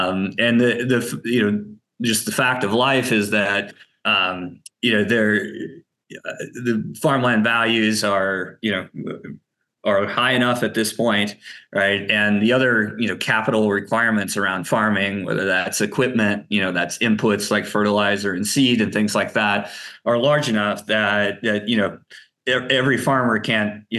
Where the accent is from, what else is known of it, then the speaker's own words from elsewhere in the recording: Cedar Rapids, Iowa, United States; My wife grew up on a farm in Wisconsin. I grew up in Cedar Rapids, Iowa. My parents grew up in Kansas, in Western Kansas.